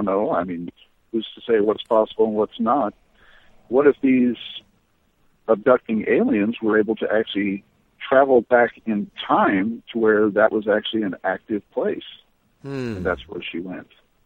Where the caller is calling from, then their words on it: Kentucky, United States; Well, this is … calling you again from currently in Kentucky. I'm driving my semi, taking a break.